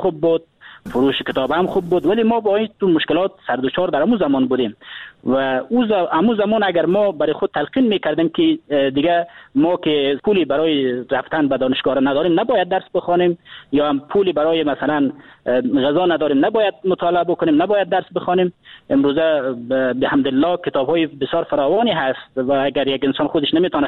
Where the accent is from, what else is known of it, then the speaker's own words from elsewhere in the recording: Afghanistan; به عنوان یک افغان، با عنوان یک جوان در وطن ما زندگی میکنیم